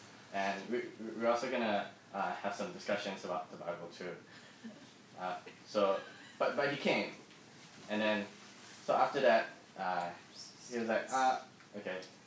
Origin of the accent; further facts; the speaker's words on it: Malaysia; He's also Malaysian. I'm Malaysian.